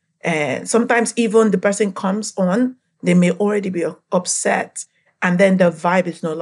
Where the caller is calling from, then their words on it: Budapest, Hungary; From Budapest, Hungary.